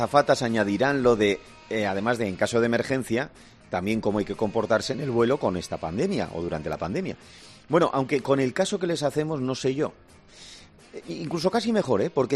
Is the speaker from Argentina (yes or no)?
no; Navarre, Spain; Yo me siento muy identificado, porque como Navarro, cuando se te va la pinza